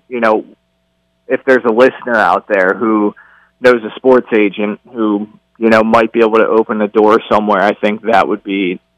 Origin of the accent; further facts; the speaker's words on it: Cherry Hill, New Jersey, United States; also born or lived in Philadelphia; now in Salt Lake City, United States; I moved to Salt Lake City in February from where I grew up in Cherry Hill, New Jersey. You know, I was living in Philadelphia at the time, but took this new job out there.